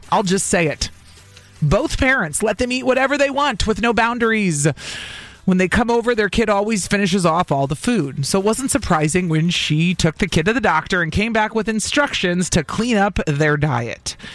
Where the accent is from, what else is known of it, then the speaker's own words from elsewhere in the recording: Illinois, United States; I grew up in Illinois, but all of their family was other places.